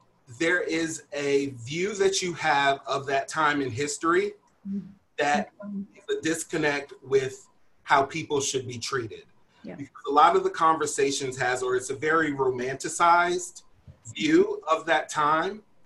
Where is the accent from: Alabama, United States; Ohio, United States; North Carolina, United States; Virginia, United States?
Virginia, United States; It is the South, and I grew up in Virginia, which is not the Deep South.